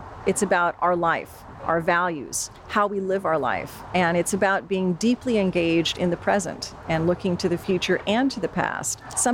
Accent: Napa Valley, California, United States; Have to say that being a Napa Valley native is a wonderful thing. And, you know, I was born as an American, but I was raised as a Croatian.

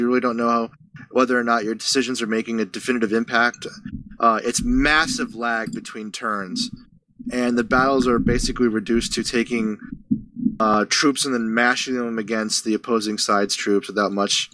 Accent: Ohio, United States; My hometown, my home state of Ohio

